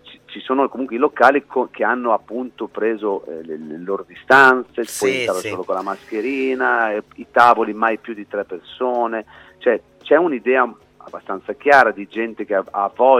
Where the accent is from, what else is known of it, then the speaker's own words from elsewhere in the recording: Bologna, Emilia-Romagna, Italy; io sono proprio un vero fan uno perché sono di Bologna